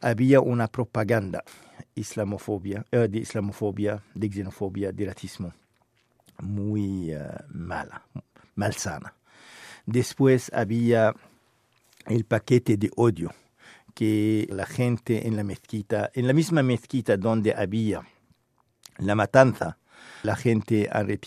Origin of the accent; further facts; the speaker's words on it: Quebec, Canada; Esta minoría hace mucho mal a nuestra reputación como quebequense, como canadiense.